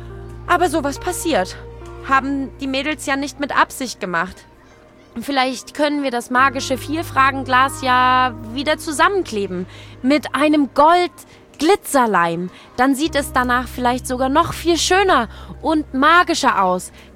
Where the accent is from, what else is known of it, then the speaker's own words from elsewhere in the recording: Leipzig, Saxony, Germany; meine Heimatstadt Leipzig